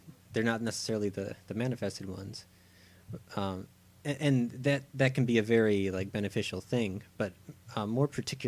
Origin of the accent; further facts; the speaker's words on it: Ohio, United States; now in Florida, United States; I grew up in Ohio, and I moved to Florida.